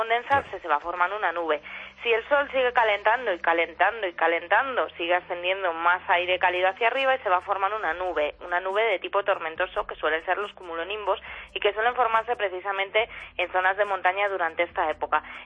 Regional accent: Madrid, Community of Madrid, Spain; Sí, sí, yo soy madrileña de pura cepa.

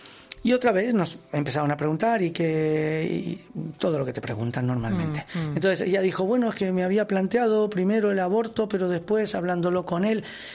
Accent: Argentina; now in Spain; Argentino.

